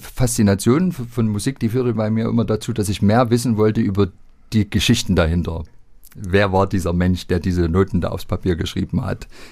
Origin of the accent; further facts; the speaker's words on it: Leipzig, Saxony, Germany; born there; Naja, ich bin ja gebürtiger Leipziger, 1978 in Engelsdorf zur Welt gekommen.